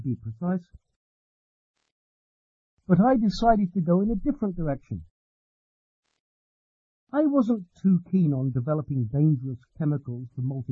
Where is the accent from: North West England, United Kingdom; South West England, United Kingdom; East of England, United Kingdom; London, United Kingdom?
London, United Kingdom; also born or lived in Sydney, Australia; Even though I was born in Sydney, I will always consider London my home.